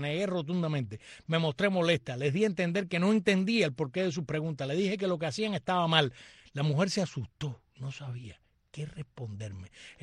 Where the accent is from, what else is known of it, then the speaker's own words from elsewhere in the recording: Camagüey, Cuba; yo soy del llano, yo soy de Camagüey, Camagüey es llano, yo soy un gusano del llano.